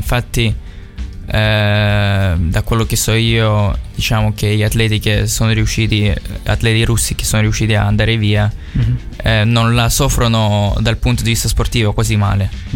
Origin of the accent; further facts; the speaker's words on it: Ukraine; Italian is a second language; dicevo che sono ucraino, loro pensavano che sono russo.